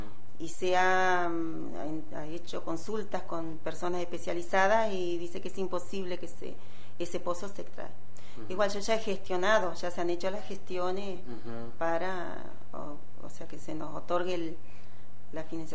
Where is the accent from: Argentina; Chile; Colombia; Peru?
Argentina; Nogoyá, Entre Ríos; Yo soy oriunda de Nogoyá